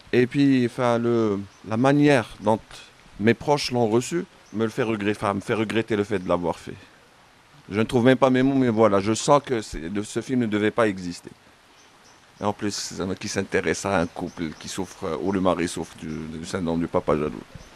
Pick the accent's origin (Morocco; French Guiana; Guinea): Morocco; mais pas chez moi au Maroc.